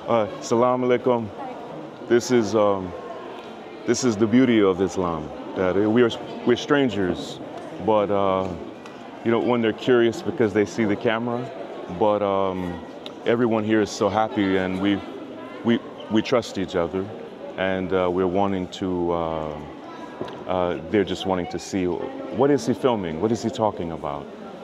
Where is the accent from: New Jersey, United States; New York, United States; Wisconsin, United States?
New York, United States; From the United States, from New York?